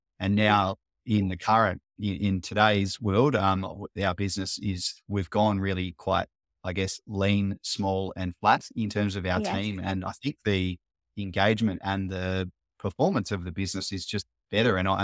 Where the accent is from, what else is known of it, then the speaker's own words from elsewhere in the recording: Australia; I'm from Australia. We're probably about 15,000 kilometers away, or yes, about a 24-hour flight from you.